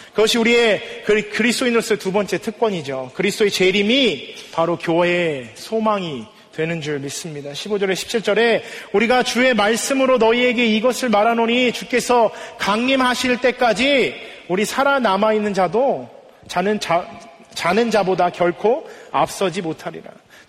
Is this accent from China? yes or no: yes; China; 여러분 제가 중국에서 어린 시절을 보냈는데요.